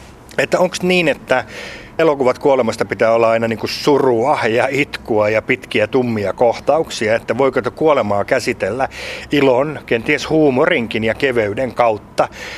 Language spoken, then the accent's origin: Finnish; Tampere, Pirkanmaa, Finland; born there; Mä oon syntynyt Tampereella